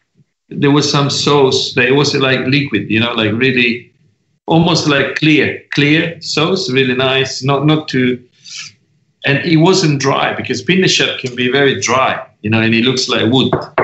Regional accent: Southern Italy, Italy; born there; English is a second language; I'm more like a swimmer, you know, because I was born in South Italy.

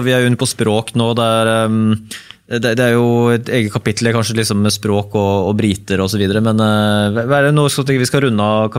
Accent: Eastern Norway, Norway; som østlending selv, så tror jeg kan kanskje forandre, liksom, liksom, ha mikrovarianter av på en måte hvordan jeg snakker, til for eksempel foreldre eller til familie og så videre. Men jeg snakker liksom, riksmål stort sett nesten hele tiden.

